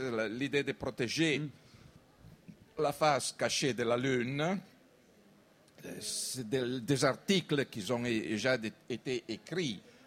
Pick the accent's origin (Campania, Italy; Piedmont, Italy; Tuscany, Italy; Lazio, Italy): Piedmont, Italy; Turin; French is a second language; Je suis de Turin, bien sûr, veuillez m'excuser.